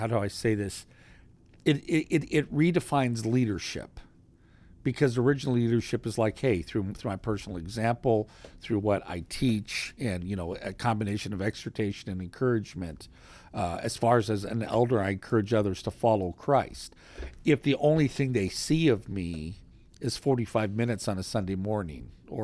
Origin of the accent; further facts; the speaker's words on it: Texas, United States; I come from Texas, you do too